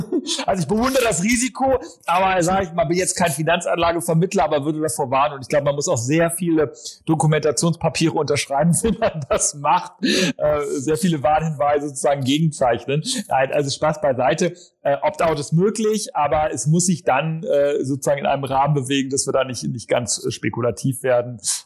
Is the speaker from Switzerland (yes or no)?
no; Northern Germany, Germany; Ich komme ja aus dem Norden, also Nordseeküste ist super.